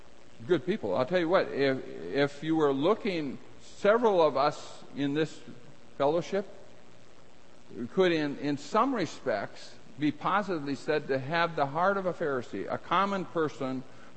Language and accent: English; North Dakota, United States; I grew up in North Dakota, and then I had the good fortune of having success in business.